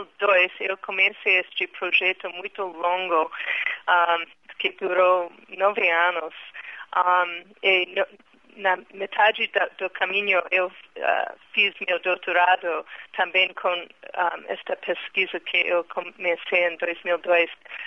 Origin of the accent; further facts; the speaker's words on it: United States; Portuguese is a second language; Para mim, como americana, a parte muito difícil é entender e conseguir é o sotaque musical de choro.